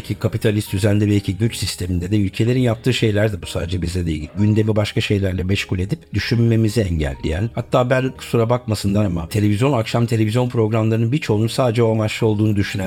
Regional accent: Üsküdar, Istanbul, Turkey; Biliyoruz. Üsküdarlı olarak.

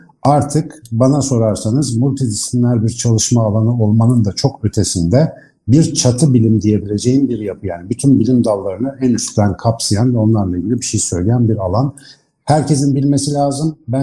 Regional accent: Ankara, Turkey; Ankaralıyım. Üniversitede biyoloji okudum.

